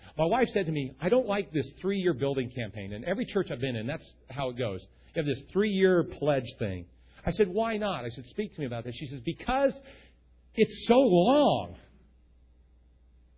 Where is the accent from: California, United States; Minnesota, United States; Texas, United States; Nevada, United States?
California, United States; San Francisco; I grew up in San Francisco, I know, you find the epicenter.